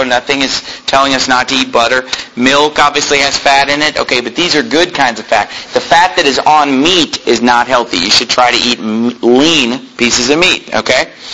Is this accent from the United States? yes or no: yes; United States; And to me, you know, growing up in America, that is just revolting.